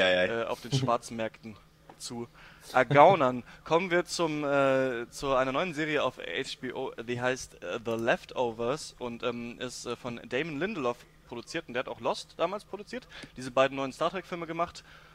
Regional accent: Germany; born or raised there; also born or lived in Hameln, Lower Saxony

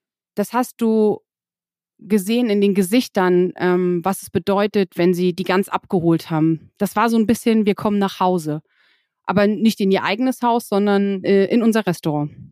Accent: Lusatia, Germany; Mein Mann kommt aus dem Havelland, ich komme aus der Lausitz.

